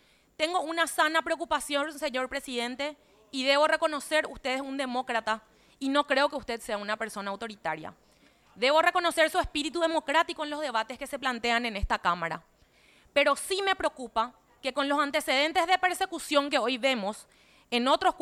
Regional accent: Paraguay; Como mujer paraguaya, me daría vergüenza no defender a la concejala

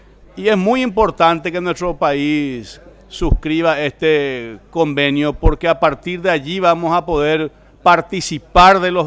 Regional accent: Paraguay; somos los paraguayos los que aún no hemos ratificado este convenio

